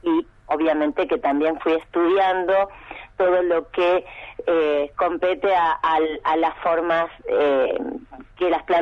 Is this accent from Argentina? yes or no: yes; María Grande, Entre Ríos, Argentina; Yo nací en Entre Ríos, en un pueblo cerca de la capital de Entre Ríos, que es Paraná. El pueblo se llama María Grande, y me crié en contacto con la naturaleza.